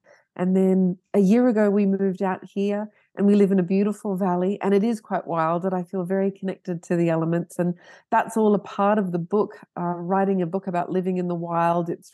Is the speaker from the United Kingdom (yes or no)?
no; Canada; born there; moved away; also born or lived in Sydney, Australia / Melbourne, Australia / Detroit, United States; I was born in Canada. And my dad moved around a lot with his business. We ended up in Sydney and Melbourne and Detroit and back in Sydney.